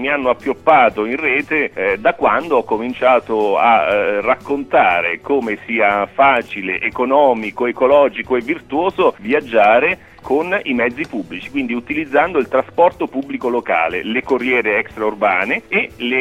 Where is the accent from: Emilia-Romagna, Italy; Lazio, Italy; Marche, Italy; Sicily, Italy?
Marche, Italy; San Benedetto del Tronto; Noi siamo di San Benedetto del Tronto